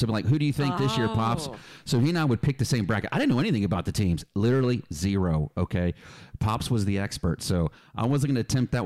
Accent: Philadelphia, Pennsylvania, United States; also born or lived in California; So that's why I grew up in Philadelphia. I was born in California, Balboa Hospital. It's a Navy hospital, but grew up in Philly.

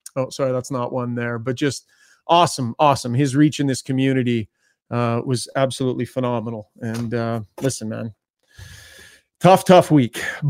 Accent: St. Albert, Alberta, Canada; I grew up with Kyle in St. Albert's.

